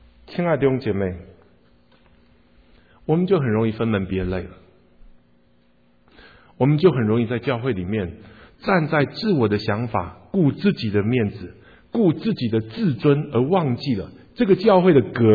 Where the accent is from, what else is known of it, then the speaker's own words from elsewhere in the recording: Taiwan; 因为我是住眷村长大的，我家前面那个是炒辣椒的时候辣到我家来会打喷嚏的。